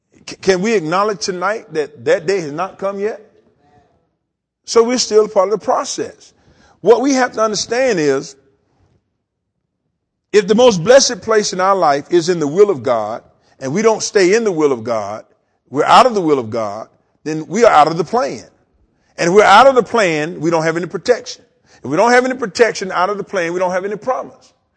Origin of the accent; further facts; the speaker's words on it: the South, United States; I grew up in the South. My grandmother had a big old hot tub that she used to put out in the backyard